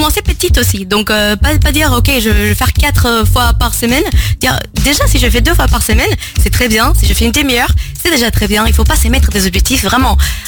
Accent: Costa Rica; French is a second language; je suis costaricienne, donc c'est pour ça l'accent hispanophone.

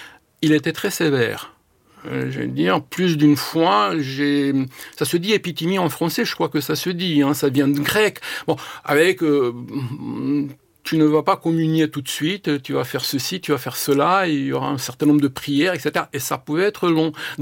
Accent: Romania; moved away as an adult; now in France; Moi, quand je suis parti en 1980, quand j'ai quitté la Roumanie, j'ai eu un problème, un débat. Je savais que je n'allais pas rentrer. Je savais que j'allais demander la protection des autorités françaises. J'allais devenir réfugié politique.

